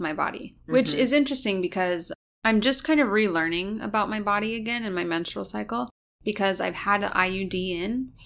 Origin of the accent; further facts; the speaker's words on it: Colorado, United States; now in Los Angeles, United States; because growing up in Colorado, like, mm-hmm. we just drink out of the tap water because it's so fresh from the mountain.